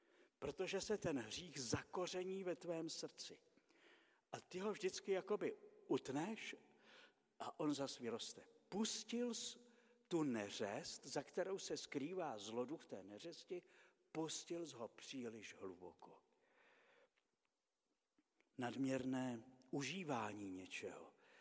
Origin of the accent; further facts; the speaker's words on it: Malý Beranov, Vysočina Region, Czechia; když já jsem dospíval, tak v obci, kde jsem se narodil v Malém Beranově